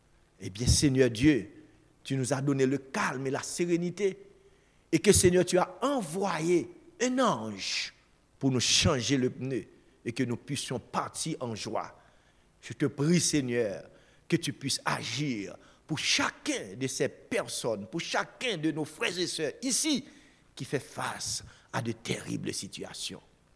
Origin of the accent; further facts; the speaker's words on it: Haiti; Chez nous en Haïti, nous pouvons être en guerre.